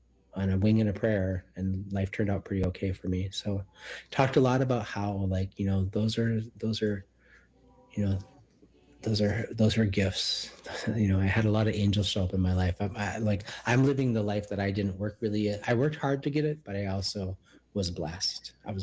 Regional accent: Minnesota, United States; moved away as an adult; when I was 23 years old and I got sober, I ran from Minnesota. I was running away from Minnesota as much as I was running towards something

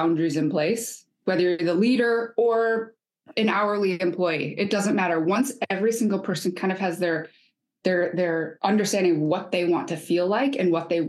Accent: Michigan, United States; born or raised there

